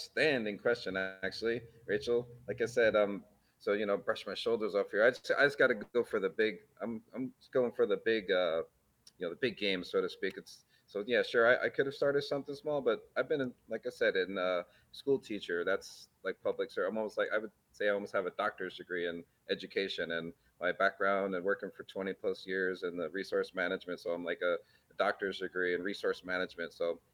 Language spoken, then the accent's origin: English; New York, United States; I'm from New York, so I've got, you know, my New York swag, my just go for it mentality.